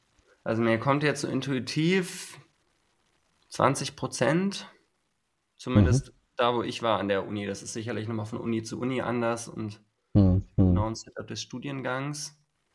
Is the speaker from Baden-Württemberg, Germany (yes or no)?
no; Hannover, Lower Saxony, Germany; moved away as an adult; now in Berlin, Germany; ich komme aus Hannover ursprünglich, bin dann nach Berlin gezogen